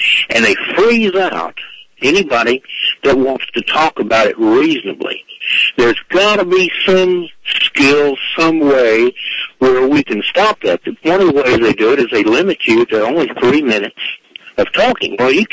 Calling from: Texas, United States; from Texas.

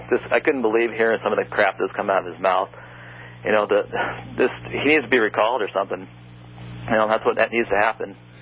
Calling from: Minneapolis, Minnesota, United States; I'm calling from the Twin Sanctuary cities of Minneapolis and St. Paul.

